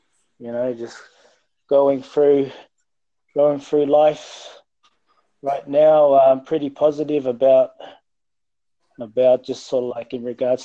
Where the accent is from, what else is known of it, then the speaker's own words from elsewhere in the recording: Sydney, New South Wales, Australia; also born or lived in Auckland, New Zealand; up in Sydney. I was born in Auckland.